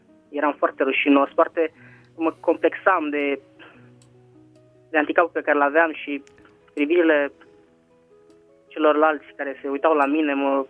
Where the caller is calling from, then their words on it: Constanța, Constanța County, Romania; sunt din Constanța.